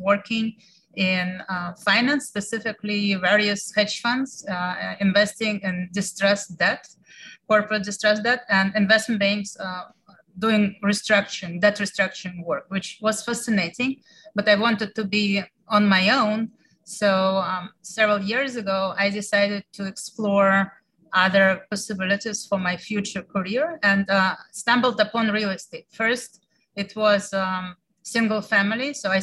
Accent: Moscow, Russia; moved away as an adult; now in New York City, United States; I'm also from Russia, from Moscow, and that's actually where I met David over 20 years ago. So we've known each other for decades already. And I moved to the States, to New York City specifically, to attend a business school.

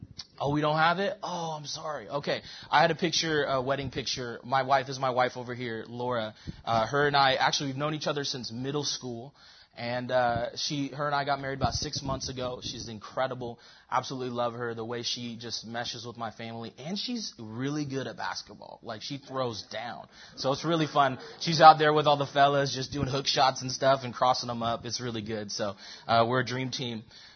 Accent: Everett, Washington, United States; I actually grew up in the church. I grew up in Everett, just right on the same street as Manor High School.

